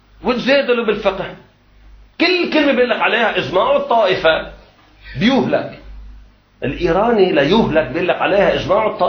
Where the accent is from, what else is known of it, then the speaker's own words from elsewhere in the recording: Lebanon; أنا ما بنوهل شيخ، أنا لبناني ما بنوهل